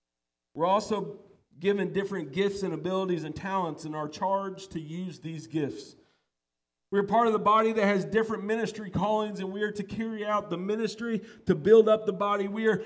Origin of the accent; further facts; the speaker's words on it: Missouri, United States; I'm from Missouri. You need to show me and show up.